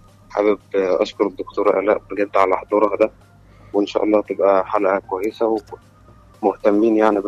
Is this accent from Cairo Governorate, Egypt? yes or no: no; Port Said, Port Said Governorate, Egypt; من بورسعيد، معلش المكالمة الأولى قطعت